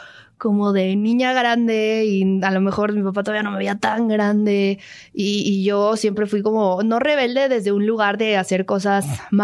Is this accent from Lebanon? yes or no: no; Mexico City, Mexico; also born or lived in Mérida; yo nací en Mérida, Yucatán, pero toda mi vida la he pasado aquí, crecí aquí. Mi ritmo de vida es el de la Ciudad de México. No sé ser de otra forma más que vivir en la ciudad